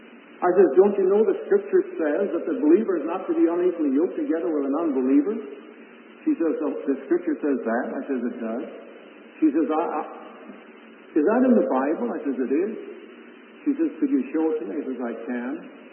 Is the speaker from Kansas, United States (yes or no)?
yes; Kansas, United States; I said, "You know, I'm from Kansas. That should explain most all of you."